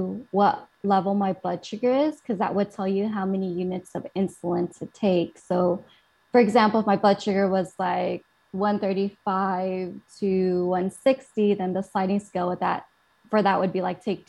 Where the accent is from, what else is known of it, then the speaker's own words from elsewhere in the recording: Philippines; And I remember too, and like, I'm Filipino and like some Asian parents are very like, they're not really into like medical stuff.